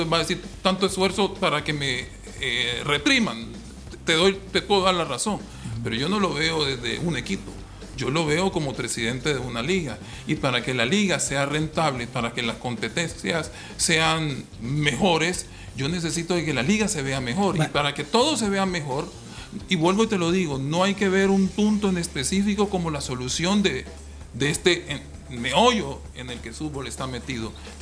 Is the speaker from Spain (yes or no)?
no; El Salvador; Y me incluyo yo porque soy salvadoreño.